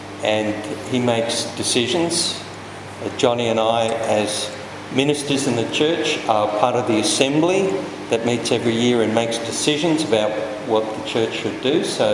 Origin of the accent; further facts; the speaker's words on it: Sydney, New South Wales, Australia; I grew up in Sydney, in Carlingford, which is in the northwest. And Epping Presbyterian is my home church